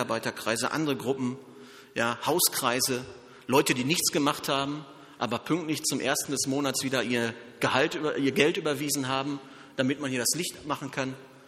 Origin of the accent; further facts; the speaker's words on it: Germany; Und natürlich bin ich Deutscher und ich bin auch Perfektionist.